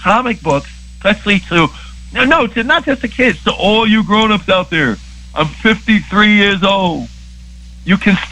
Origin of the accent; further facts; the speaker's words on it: Queens, New York, United States; from Hollis, Queens. I'm light skinned. I live in Queens. I'm the king from Queens.